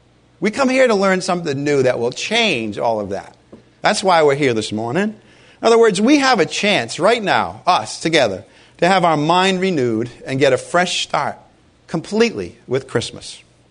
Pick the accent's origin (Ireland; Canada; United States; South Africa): Ireland; Well, maybe that's just because I'm Irish.